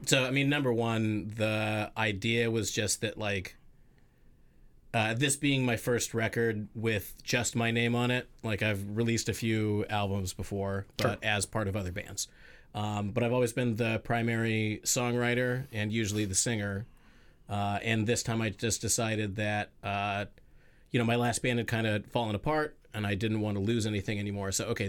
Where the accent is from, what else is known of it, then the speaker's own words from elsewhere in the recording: Manley Hot Springs, Alaska, United States; Our neighbor growing up in Manly Hot Springs was Joey Reddington Jr., who was the son of Joey Reddington, who founded the Iditarod dog sled race in Alaska.